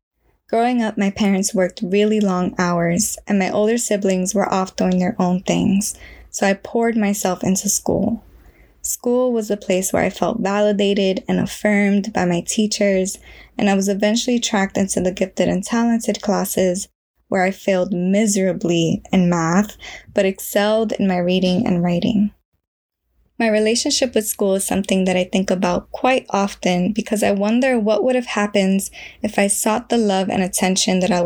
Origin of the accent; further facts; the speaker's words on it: New York City, New York, United States; It's the working class immigrant neighborhoods that I grew up in Queens and Brooklyn.